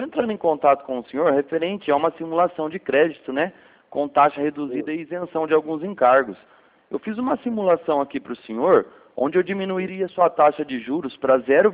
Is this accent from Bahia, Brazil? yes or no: no; Limeira, São Paulo, Brazil; Não, eu sou de Limeira.